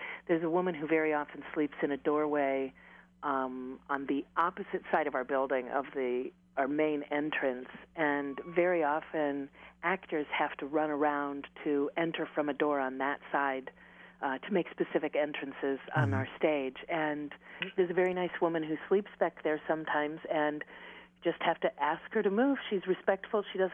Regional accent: Chicago, Illinois, United States; this was something very new to me when I moved here. I came from the Chicago area, and the population is just not the same.

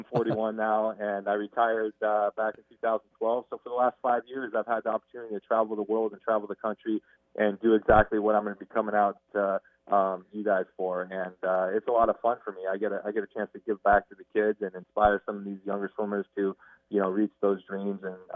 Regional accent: California, United States; So I grew up here in California, and the water temperature is fairly warm in the ocean, but it's not 80 degrees, which I really like at the pool.

